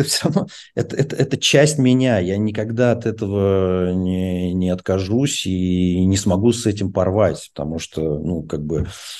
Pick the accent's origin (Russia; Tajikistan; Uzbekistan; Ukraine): Ukraine; Odesa, Odesa Oblast; по отцовской линии, например, мы все с Украины, и я детство проводил в Одессе, и это какая-то другая часть меня, которая мне также важна, поэтому Одесса – это тоже какая-то моя малая родина.